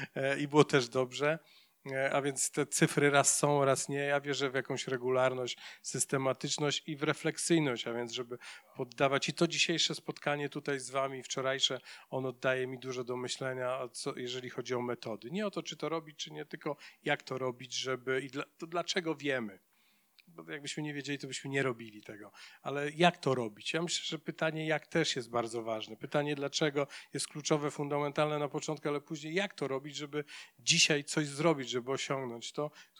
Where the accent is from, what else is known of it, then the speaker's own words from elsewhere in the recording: Oława, Lower Silesian Voivodeship, Poland; Ja nie jestem z Jeleniej Góry, jestem z Oławy, więc blisko tutaj Szczelin też znam, z miasta o połowę mniejszego niż Jelenia Góra